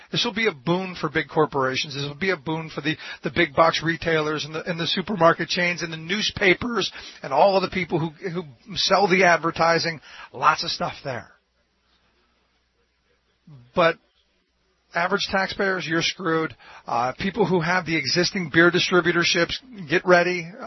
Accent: Cleveland, Ohio, United States; As a kid growing up in Cleveland, liquor was available.

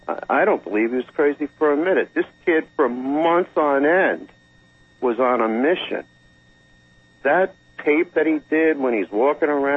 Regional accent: New York, United States; from my birth till right now, I haven't heard one reason ever in my life growing up in New York why somebody would have a gun in their home.

